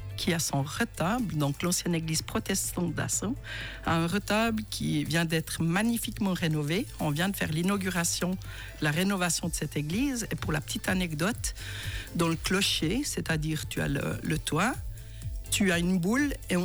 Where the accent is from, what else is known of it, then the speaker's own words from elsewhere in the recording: Vugelles-La Mothe, Vaud, Switzerland; Je venais du pied du Jura, je venais de Vugel-la-Mouette.